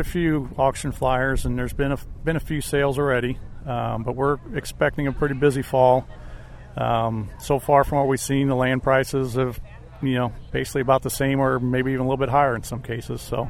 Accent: Albers, Illinois, United States; I grew up in Albers, and my family had a farm equipment dealership, so I grew up around there, and plus we also farmed kind of on the side as well.

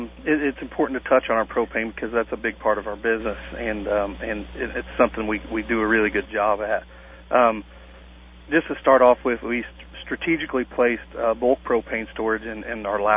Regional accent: Palmyra, Illinois, United States; Well, previously born and raised in the Palmyra area, and I moved west of Modesto a couple years ago, so I didn't make it very far from where I was actually born and raised.

